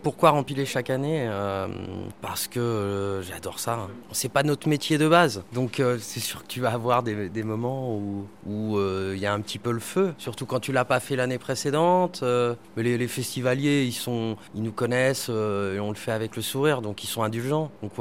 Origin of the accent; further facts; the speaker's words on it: Normandy, France; J'ai 37 ans. Je suis normand